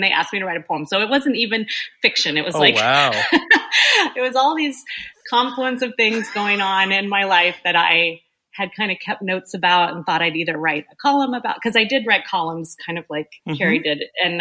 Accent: Oklahoma, United States; And I grew up in Oklahoma.

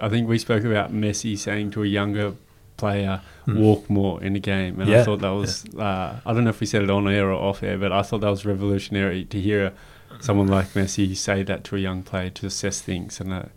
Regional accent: Melbourne, Victoria, Australia; I'm from Melbourne, in case anyone cares out there.

